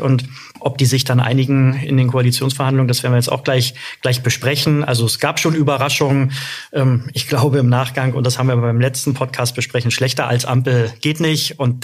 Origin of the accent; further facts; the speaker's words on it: Berlin, Germany; born there; am Ende meine Geburtsstadt, hier die Hauptstadt, als stärkste Partei anführen.